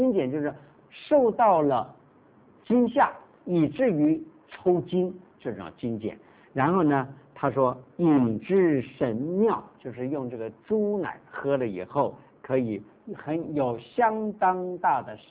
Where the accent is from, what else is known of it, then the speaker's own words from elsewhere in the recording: China; 我们中国人啊，有的时候很注重补这个身体的寒冷。